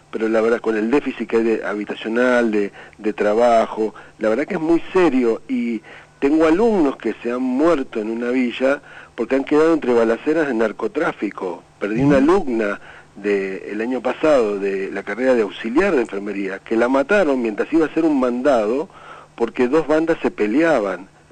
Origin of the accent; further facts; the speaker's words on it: San Justo, Buenos Aires Province, Argentina; me crié en San Justo, en el conurbano bonaerense